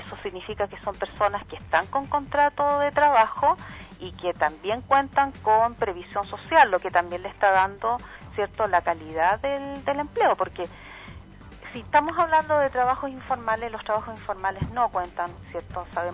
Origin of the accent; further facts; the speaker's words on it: Magallanes, Chile; Pues yo soy magallánica, nacida y criada en Magallanes, como decimos los magallánicos, de pura cepa